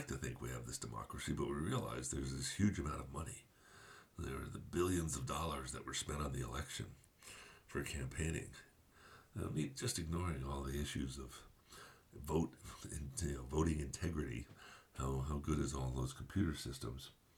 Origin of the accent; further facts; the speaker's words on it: New Jersey, United States; I grew up in Central Jersey and I picked up the Yankees from Dad